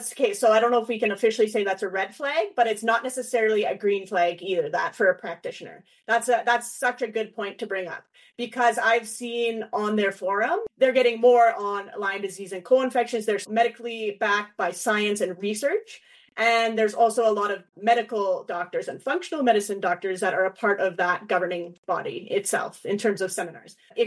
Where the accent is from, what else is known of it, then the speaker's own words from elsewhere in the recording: Canada; It is not just because I'm Canadian.